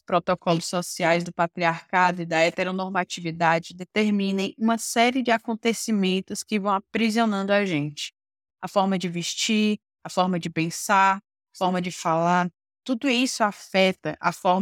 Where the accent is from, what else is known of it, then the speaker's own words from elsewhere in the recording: Piauí, Brazil; now in Pernambuco, Brazil; sou piauiense, radicada em Pernambuco e sou artista